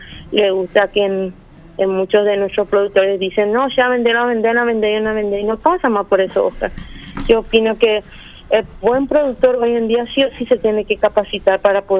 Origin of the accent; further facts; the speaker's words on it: Paraguay; cuando somos paraguayos